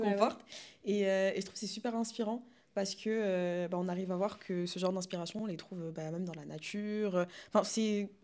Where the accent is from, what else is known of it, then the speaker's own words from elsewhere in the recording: Marseille, Provence-Alpes-Côte d'Azur, France; moved away as an adult; also born or lived in Paris; Personnellement, je suis née à Marseille.